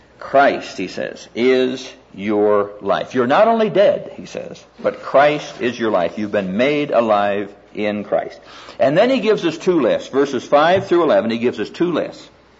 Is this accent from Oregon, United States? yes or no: no; Neola, Iowa, United States; When I was growing up in Neola, Iowa